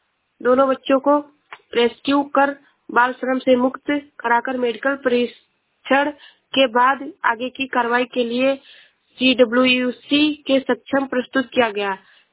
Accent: Shravasti, Uttar Pradesh, India; मैं जिला श्रावस्ती से हूँ।

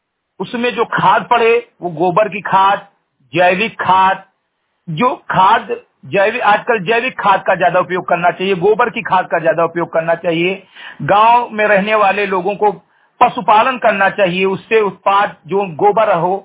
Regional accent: Uttar Pradesh, India; ग्राम सभा समिति कटाई विकासखंड मेनपुरा जनपद बहराइच का मूल निवासी हूँ

